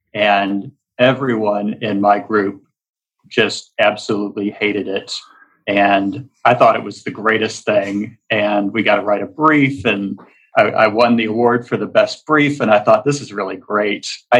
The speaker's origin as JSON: {"language": "English", "town": "Normal", "region": "Illinois", "country": "United States", "tie": "born or raised there", "said": "Well, I grew up mostly in a smallish town in the Midwest called Normal, Illinois."}